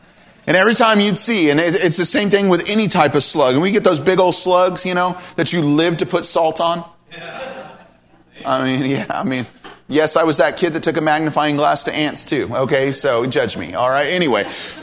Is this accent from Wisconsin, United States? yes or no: no; Eureka, California, United States; I grew up in the Bay Area in Eureka, California, as I mentioned.